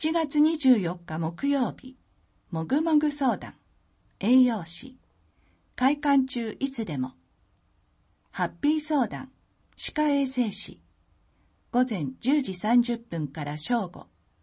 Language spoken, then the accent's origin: Japanese; New Zealand; Japanese is a second language; now in Japan; 今回も私の出身国であるニュージーランドの文化を紹介したいと思います。